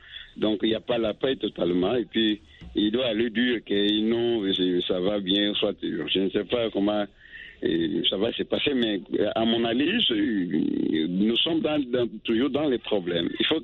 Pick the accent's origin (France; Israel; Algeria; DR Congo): DR Congo; Oui, bonsoir … je suis congolais.